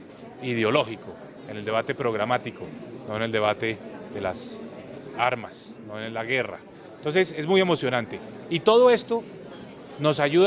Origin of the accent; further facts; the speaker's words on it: Colombia; yo creo que como colombiano nos sentimos muy emocionados y muy optimistas